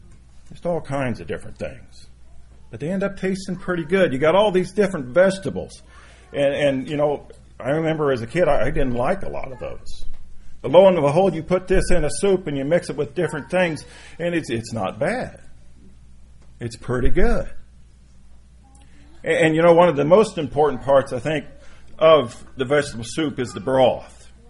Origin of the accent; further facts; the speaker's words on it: Indianapolis, Indiana, United States; I'm from the Indianapolis area.